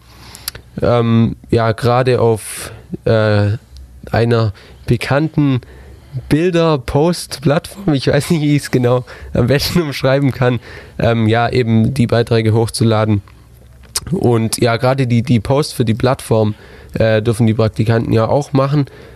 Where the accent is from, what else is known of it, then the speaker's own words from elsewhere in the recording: Baden-Württemberg, Germany; accent: Swabian; dass ich so, ich sag mal, erzogen wurde, dass ich jetzt nicht allzu breit Schwäbisch schwätz, wie wir so schön sagen würden.